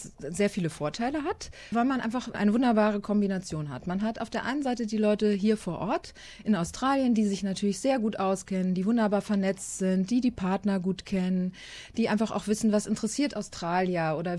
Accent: Berlin, Germany; was ich als Berlinerin natürlich sehr schön finde.

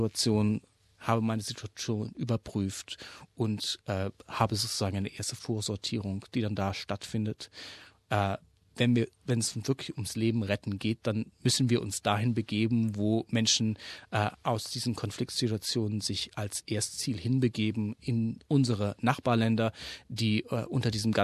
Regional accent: Australia; wo wir als Australier uns schon Gedanken machen

